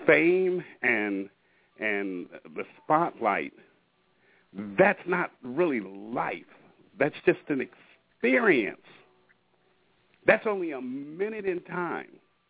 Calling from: Washington, United States; I'm calling in from Washington State, and I'm happy to be on the panel tonight.

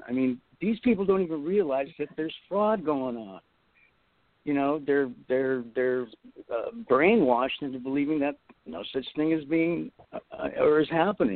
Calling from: California, United States; I'm calling from California, a blue state.

